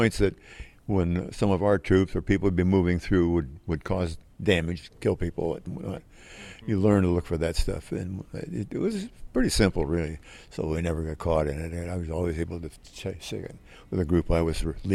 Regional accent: Pensacola, Florida, United States; born there; He flew, I was born in Pensacola. He was going to flight school as an enlisted man.

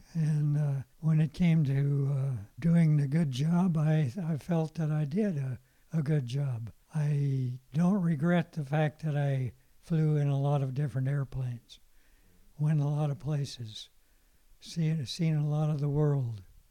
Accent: California, United States; They were going to send me up into New England, and I was from California, so I thought, since my family was here in California

